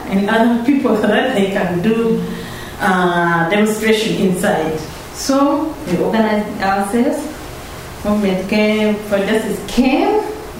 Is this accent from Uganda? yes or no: yes; Uganda; English is a second language; So, me, I'm from Uganda.